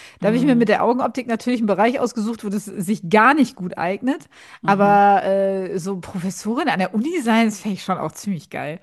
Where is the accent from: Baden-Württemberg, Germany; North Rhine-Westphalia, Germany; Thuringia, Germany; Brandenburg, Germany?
North Rhine-Westphalia, Germany; moved away as an adult; now in Berlin, Germany; Also ich komme ja da aus dem Ruhrgebiet und aus dem Rheinland und nach Berlin zu ziehen